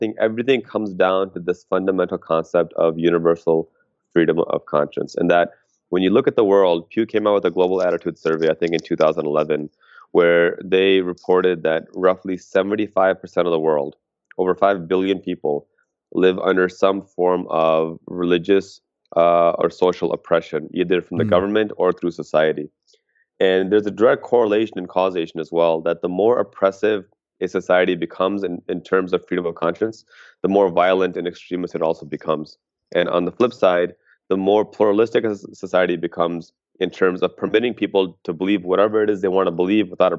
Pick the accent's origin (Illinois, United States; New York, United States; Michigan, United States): Illinois, United States; Chicago; now in Washington, United States; that's kind of why I chose to move here after growing up in Chicago.